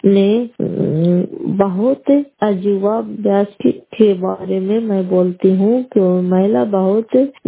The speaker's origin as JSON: {"language": "Hindi", "town": "Fatehpur", "region": "Bihar", "country": "India", "said": "घर फतेहपुर पंचायत मकरौता जिला नालंदा और क्रास परसुरा प्रखंड की निवासी हूं"}